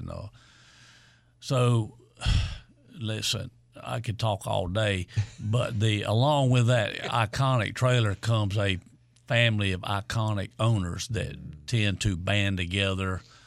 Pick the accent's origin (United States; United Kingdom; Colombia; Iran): United States; York; we're both from York. We both grew up there.